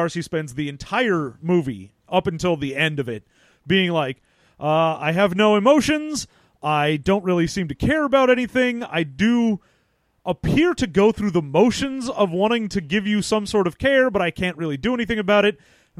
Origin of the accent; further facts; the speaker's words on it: United Kingdom; I'm super uncomfortable about everything because I'm so British.